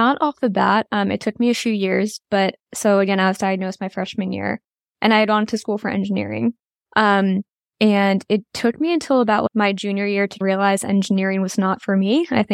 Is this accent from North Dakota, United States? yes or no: no; New Jersey, United States; And I'm originally from New Jersey and went to Penn State.